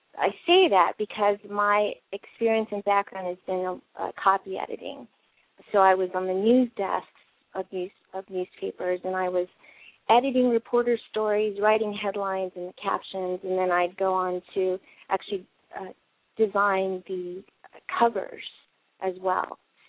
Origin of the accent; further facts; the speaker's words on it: Texas, United States; I grew up in Texas, but because my chosen profession is newspapers, you go where the jobs are.